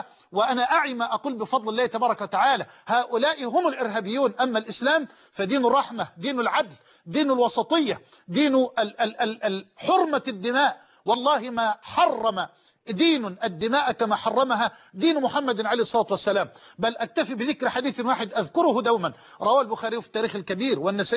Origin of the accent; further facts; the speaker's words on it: Egypt; أن يذهبوا بأنفسهم إلى إخواننا الجرحى في المستشفيات الموجودة عندنا في مصر